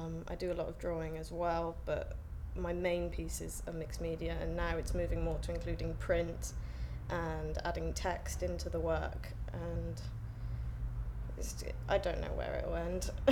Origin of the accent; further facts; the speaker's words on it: South West England, United Kingdom; now in London, United Kingdom; I'm 20, and I'm from Devon, but now I live in North London.